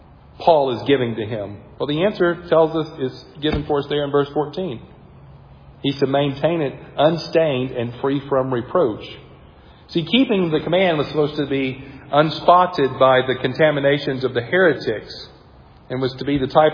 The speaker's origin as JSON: {"language": "English", "region": "the South", "country": "United States", "said": "I'm from the South, so it's parousia, right?"}